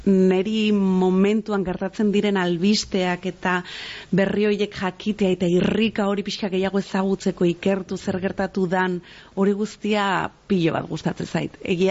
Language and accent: Basque; Basque Country, Spain; ni Gipuzkoarra naiz, oso Real zalea, euskera desberdina